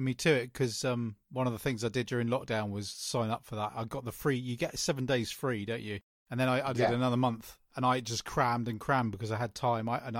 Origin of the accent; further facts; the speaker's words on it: South East England, United Kingdom; No, I grew up, I was born in Kent